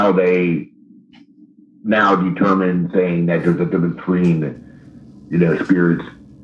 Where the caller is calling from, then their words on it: Pennsylvania, United States; I'm calling from Pennsylvania.